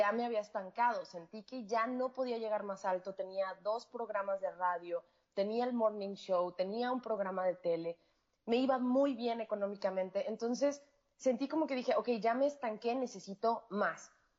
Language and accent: Spanish; Mexico; yo, mexicana, yo estaba viviendo en San Luis Potosí, locutora, productora